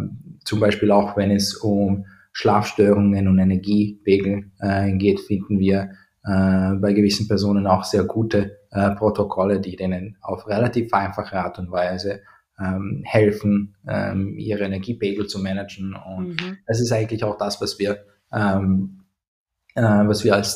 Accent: Croatia; ich komme aus Kroatien, also wenn du direkt am Meer wohnst, dann hast du Salz und Luftfeuchtigkeit und den Wind

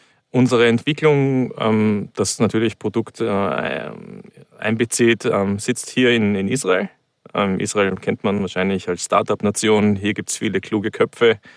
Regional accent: Vienna, Austria; moved away; man kann es vielleicht hören, ich komme ursprünglich aus Wien, wohne dort aber schon seit vielen Jahren nicht mehr, also ich bin seit Jahren ausgewandert, vor vielen Jahren

